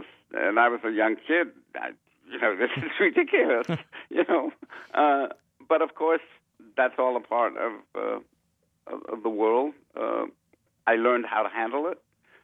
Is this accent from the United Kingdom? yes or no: no; San Francisco, California, United States; The thing about growing up in San Francisco was that at a very early age, I was influenced by, for instance, in school, I became president of the student body.